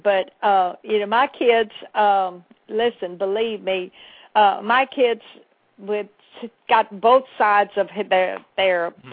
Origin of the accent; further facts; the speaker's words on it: Louisiana, United States; being a Cajun and you know, just learning, just actually knowing one really good language.